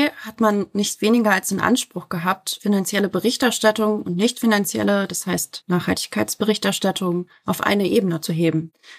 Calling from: Berlin, Germany; ich bin aus Berlin aus dem Homeoffice zugeschaltet.

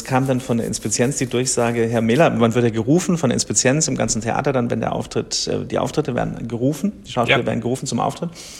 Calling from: Munich, Bavaria, Germany; ich bin aus München zugeschaltet, aus unserem Probenraum in der Kistlerhofstraße

